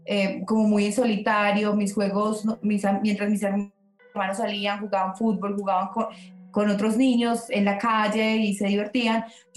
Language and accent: Spanish; Colombia; Colombia, los colombianos tienen una influencia muy grande